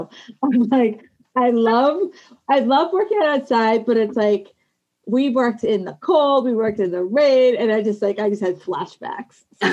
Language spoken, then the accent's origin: English; East Coast, United States; of course, I'm from East Coast. So I wake up at 4 a.m.